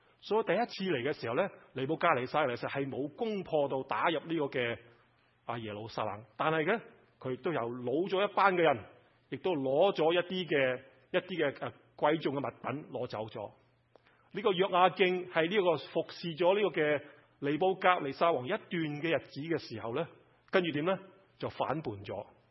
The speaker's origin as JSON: {"language": "Cantonese", "country": "China", "said": "虽然我哋中国人系未被掳过，但系嘅时候，我哋中国人都系有好多事"}